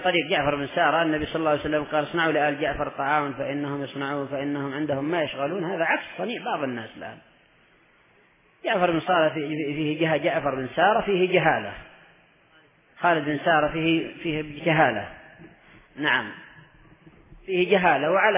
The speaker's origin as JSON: {"language": "Arabic", "country": "Yemen", "said": "الطعام والذبائح عندنا في اليمن أيضا للقات والدخان"}